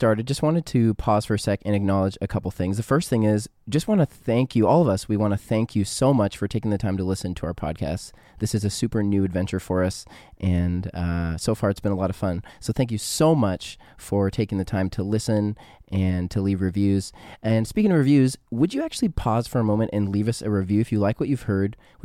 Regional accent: Canada; I mean, I'm from Canada, so like, it's not really cold

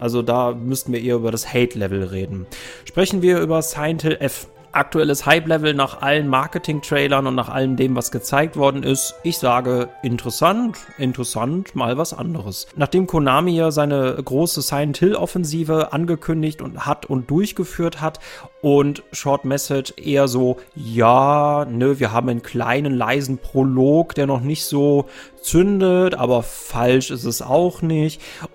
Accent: Germany; Ich habe manchmal so das Gefühl, wir als Deutsche, als Charakterklasse, die Person, die in Deutschland eben lebt, diese Charakterklasse hat einen Nachteil.

